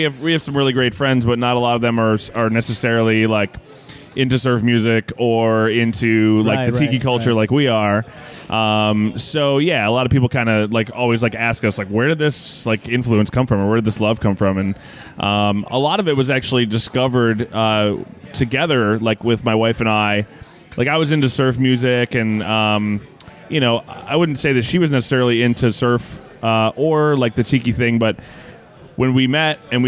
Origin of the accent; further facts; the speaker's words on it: New York, United States; I didn't grow up in New Jersey. I grew up in Western New York, where I'm used to 6-foot snowdrifts, no big deal, and fantastic Buffalo wings